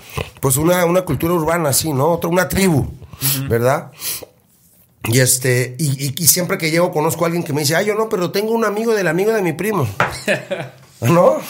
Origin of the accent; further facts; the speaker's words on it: Mexico; moved away; Y yo cuando me fui de México, yo no había escuchado así nada de rap